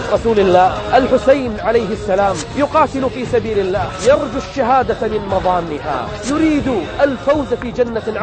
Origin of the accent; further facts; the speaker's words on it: Kuwait; ديرتنا الكويت،